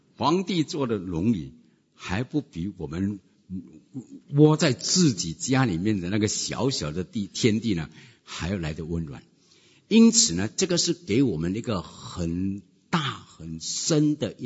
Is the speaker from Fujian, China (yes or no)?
yes; Fujian, China; 我记得我的祖母啊，我们是福建人